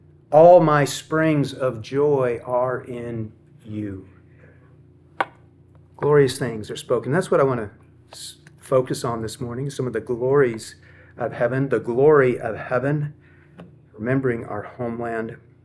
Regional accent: Los Alamos, New Mexico, United States; I was born in Los Alamos, New Mexico. It's a little town way up in the mountains of northern New Mexico. Had a laboratory there.

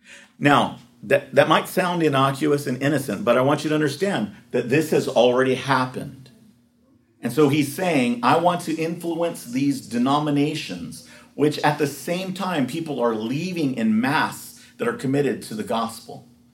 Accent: California, United States; I'm from California.

